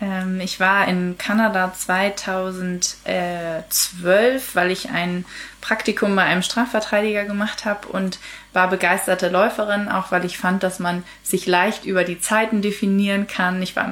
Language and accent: German; Kiel, Schleswig-Holstein, Germany; now in Hamburg, Germany; Ich bin in Kiel aufgewachsen und lebe seit nunmehr 5 Jahren in Hamburg